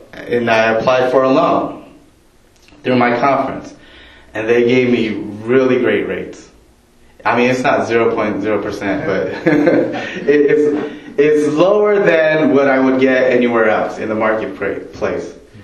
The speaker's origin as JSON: {"language": "English", "town": "Los Angeles", "region": "California", "country": "United States", "tie": "born or raised there", "said": "Like I said, I grew up in Los Angeles, Granada Hills. Most of you don't know Granada Hills. It's right next to Northridge."}